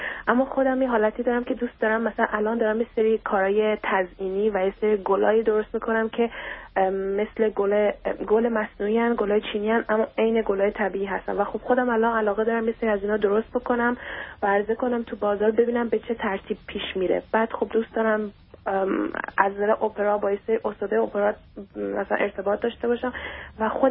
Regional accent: Iran; now in Vancouver, Canada; 2 سال از ایران اومدیم و من ونکوور زندگی میکنم نه آمریکا.

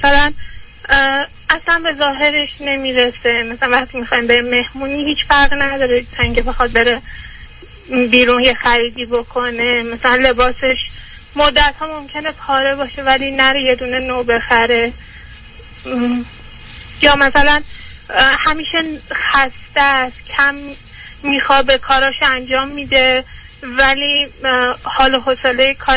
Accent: Iran; moved away as an adult; now in United States; من 4 سال هستش که از ایران اومدم آمریکا

